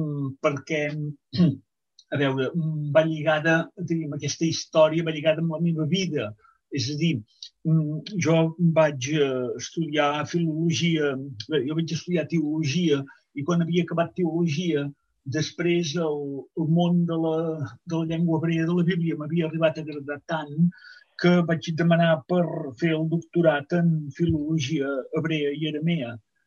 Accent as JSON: {"language": "Catalan", "town": "Calella", "region": "Catalonia", "country": "Spain", "tie": "born there", "lives_now": "Pineda de Mar, Spain", "said": "Jo, de fet, vaig néixer a Calella, però en aquella època ja feia un temps que vivia a Pineda, perquè la meva esposa és de Pineda."}